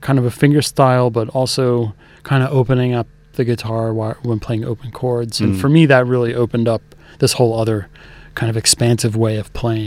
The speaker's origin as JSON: {"language": "English", "town": "Philadelphia", "region": "Pennsylvania", "country": "United States", "tie": "born or raised there", "said": "I was lucky to be growing up in Philadelphia where there's great radio programming and there are great record stores."}